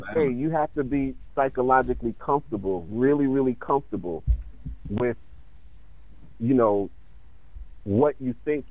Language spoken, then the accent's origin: English; United States; Again, that whole concept that I'm American.